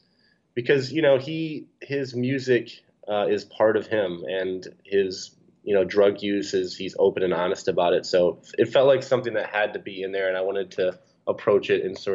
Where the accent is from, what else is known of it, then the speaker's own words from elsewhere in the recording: Ann Arbor, Michigan, United States; also born or lived in New York; now in Los Angeles, United States; You know, I grew up in Ann Arbor, and, you know, I remember Danny when he was, you know, doing small shows.